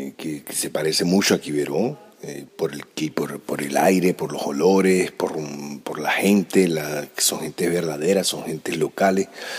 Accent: Venezuela; Yo conocí a mi esposa en mi país, en Venezuela. Yo estaba en un pueblito que se llama Choroní, que se parece mucho a Quiberón.

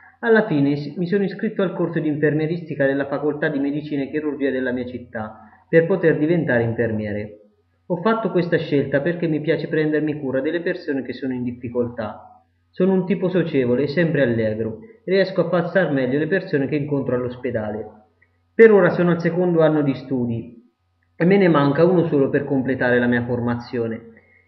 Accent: Perugia, Umbria, Italy; ho 22 anni e vengo da Perugia.

